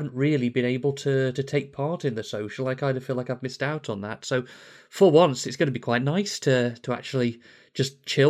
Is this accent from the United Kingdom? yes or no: yes; Telford, West Midlands, United Kingdom; there isn't actually a DDD all that local to me, because I'm from Telford. In fact, East Mids is the nearest to me.